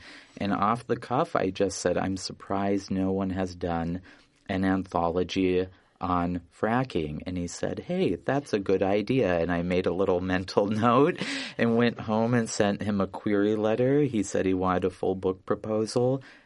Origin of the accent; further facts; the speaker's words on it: North Dakota, United States; I'm originally from Western North Dakota, and I've spent much time now living and writing in the Bakken oil boom